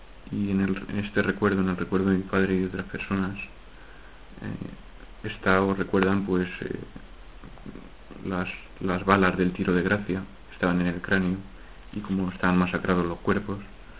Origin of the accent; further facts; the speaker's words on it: Cuenca, Castilla-La Mancha, Spain; born there; nací en Cuenca y vivo en un pueblo de la provincia de Cuenca, en La Pesquera.